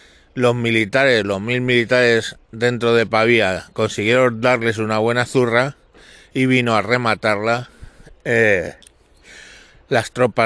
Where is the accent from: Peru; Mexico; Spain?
Spain; que tomemos conciencia como españoles de que hemos sido grandes